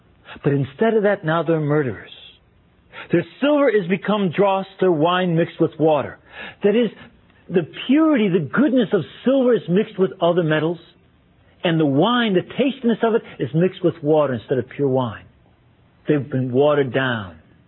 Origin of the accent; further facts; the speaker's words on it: Chicago, Illinois, United States; As a matter of fact, in my hometown, Chicago, there's a whole bunch of judges that have been indicted for corruption.